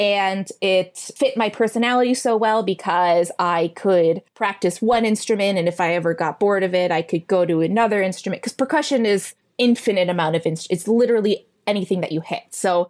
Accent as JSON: {"language": "English", "region": "Illinois", "country": "United States", "lives_now": "New York, United States", "said": "But I am from Illinois."}